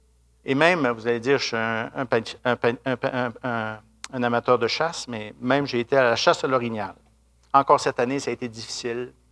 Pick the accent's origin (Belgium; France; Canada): Canada; Rivière-du-Loup, Quebec; parce que moi, je suis originaire de Rivière-du-Loup